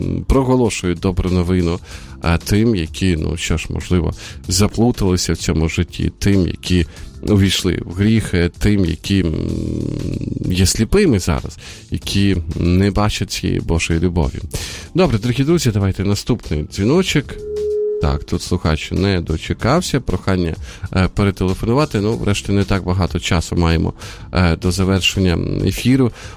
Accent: Sumy Oblast, Ukraine; Теж ворог обстрілює і північ України, ну, от, власне, мою рідну Сумщину.

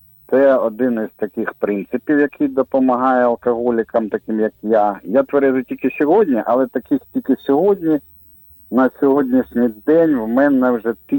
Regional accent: Zaporizhzhia, Zaporizhzhia Oblast, Ukraine; Я із Запоріжжя.

